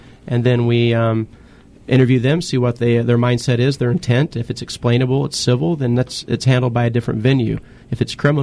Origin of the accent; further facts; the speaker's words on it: the South, United States; I'm not from California. I used to be from a southern part of the country, and so I will sometimes slip into a bit of a southern accent